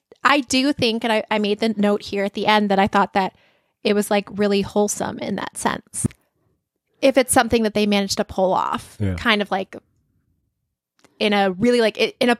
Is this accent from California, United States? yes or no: no; Idaho, United States; Like, I knew in my hometown, I knew of two closeted folks, and they stayed in the closet till they were out of Idaho and in college